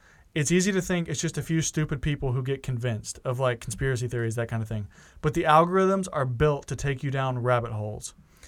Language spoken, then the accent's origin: English; United States; Like, it's just completely made up. And then I think one thing that we kind of miss, or I kind of miss as an American, is, like, in other countries, this also has huge implications.